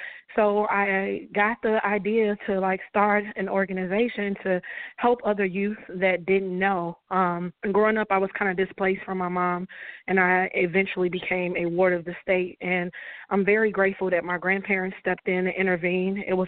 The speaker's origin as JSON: {"language": "English", "town": "Chicago", "region": "Illinois", "country": "United States", "tie": "born or raised there", "also_born_or_lived": "Bolingbrook", "lives_now": "Joliet, United States", "said": "And I grew up on the Chicago west side, 14th and Colon, to be more exact and precise. I've resided out in Bolingbrook for about 6 to 7 years, and I am currently based out in the Joliet area as of now."}